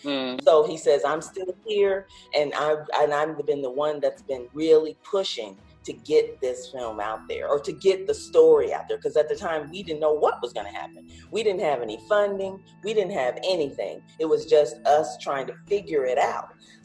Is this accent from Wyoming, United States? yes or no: no; Indianapolis, Indiana, United States; I'm from the Midwest as well, but I'm from Indianapolis.